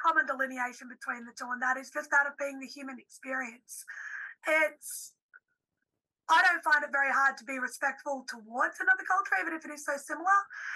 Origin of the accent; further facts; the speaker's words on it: Australia; as an Australian, as someone who's very much a heavy supporter of the First Nations people here in Australia